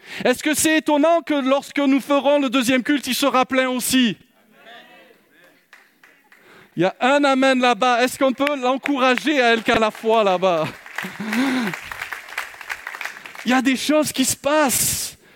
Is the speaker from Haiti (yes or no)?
no; Marseille, Provence-Alpes-Côte d'Azur, France; Alors moi, j'ai une excuse, je suis un Marseillais.